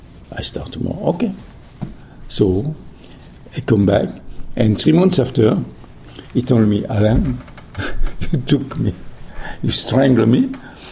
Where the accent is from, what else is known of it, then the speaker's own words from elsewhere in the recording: Millau, Occitania, France; I built up a house in, the house was in Millau, in my hometown.